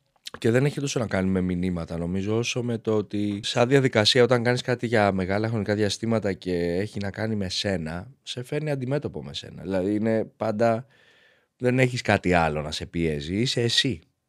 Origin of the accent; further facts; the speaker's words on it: Albania; now in Greece; Συνήθως εγώ σαν Αλβανός έμπαινα στην ελληνική ομάδα.